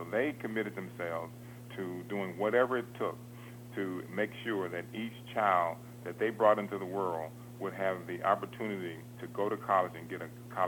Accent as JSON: {"language": "English", "town": "Gary", "region": "Indiana", "country": "United States", "tie": "born or raised there", "said": "From growing up in Gary, Indiana, with my parents both stressing the importance of education, and I'm the youngest of seven."}